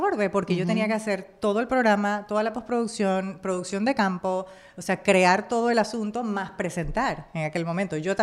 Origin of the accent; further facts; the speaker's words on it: Panama; Y sobre todo en mi país, Panamá, que no tenía una plataforma internacional como la maravillosa que tenían ustedes en Venezuela.